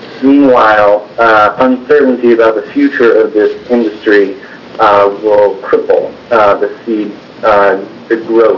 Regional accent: Oregon, United States; I was born and raised in the Willamette Valley in Corrales, and I intend to be a farmer in that region for the rest of my professional life.

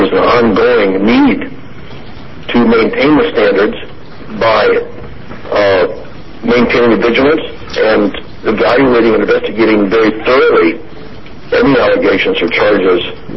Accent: Medford, Oregon, United States; I'm from Medford.

